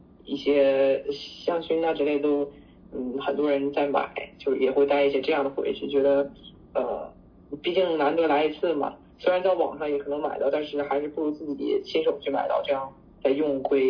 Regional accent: Northeast China, China; 就这两年东北的旅游业发展很就是发展起来了嘛，然后就是看到更多人来我们的家乡来旅游

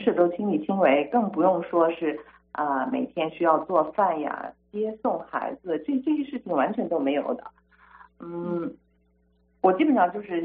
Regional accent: Beijing, China; moved away as an adult; now in United States; 我来自北京。16岁左右就开始写作，写过小说，也写过剧本，电视剧本。我是2017年，到的美国。

